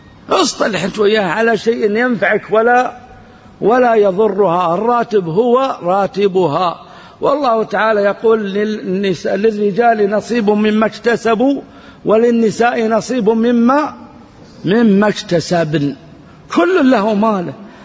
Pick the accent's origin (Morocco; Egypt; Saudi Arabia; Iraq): Saudi Arabia